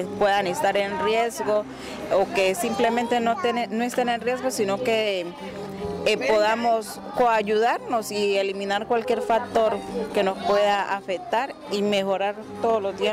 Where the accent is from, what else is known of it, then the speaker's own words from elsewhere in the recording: Guachené, Cauca, Colombia; vengo del municipio de Guachené